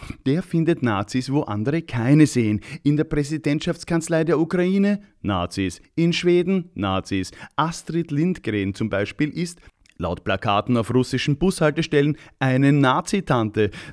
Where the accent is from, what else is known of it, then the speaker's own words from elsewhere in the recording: Austria; Da sag ich als Österreicher, jetzt ist Schluss mit lustig.